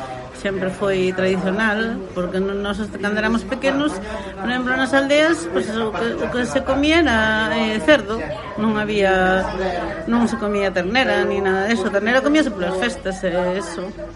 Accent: Rodeiro, Galicia, Spain; Entón, como nós somos do Rodeiro

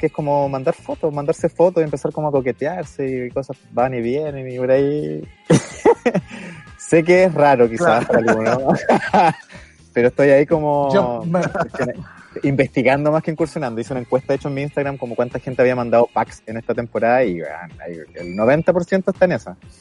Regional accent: Valdivia, Los Ríos, Chile; Soy de Valdivia y estoy en Valdivia ahora.

